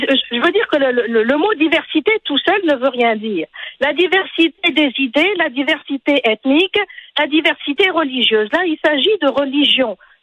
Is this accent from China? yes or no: no; Tunisia; Donc, moi je suis tunisienne.